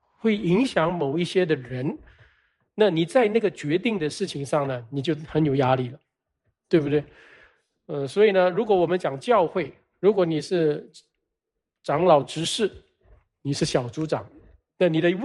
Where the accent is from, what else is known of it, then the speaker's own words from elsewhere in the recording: Singapore; 我们在新加坡长大的，这个可以说 first world 啊，第一世界国家啊，